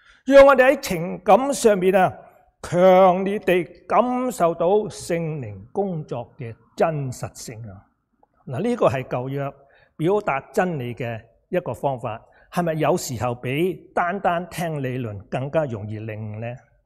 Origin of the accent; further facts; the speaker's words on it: Guangdong, China; 就好像我们广东人用个恨字一样。